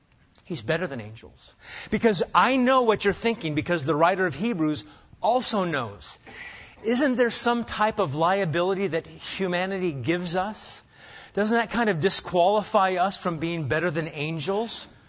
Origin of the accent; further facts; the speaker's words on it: Nebraska, United States; I was a boy growing up in Nebraska, crew cut and all, I had a dilemma